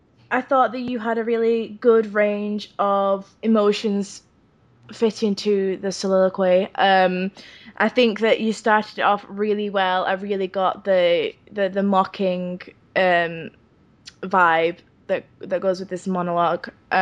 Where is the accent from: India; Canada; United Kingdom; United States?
United Kingdom; Wigan, North West England; we're both from Wigan.